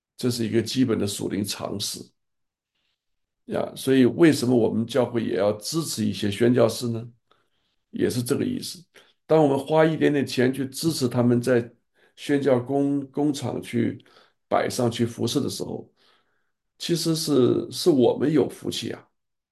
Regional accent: China; now in Taiwan; 结果他一听说我是从大陆来的

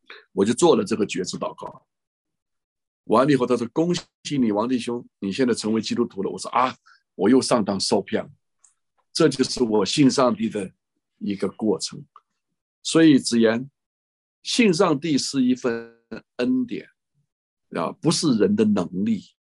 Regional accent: China; 能抓我们就是大陆的青年啊

